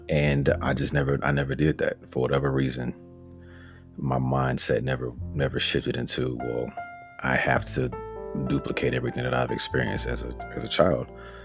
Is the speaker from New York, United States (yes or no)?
no; Arkansas, United States; All right, so I'm from Arkansas, so I've never even seen enough snow to ski on.